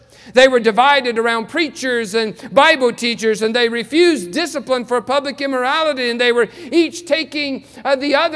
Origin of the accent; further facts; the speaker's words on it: West Virginia, United States; When I was growing up in West Virginia, my mother, whenever I had a stomach ache or when I was sick, she would pour this pink stuff called Pepto-Bismol down my throat.